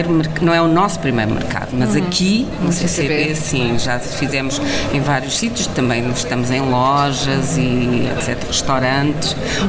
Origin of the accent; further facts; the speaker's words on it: Nazaré, Leiria, Portugal; nasceu na Nazaré, sou da Nazaré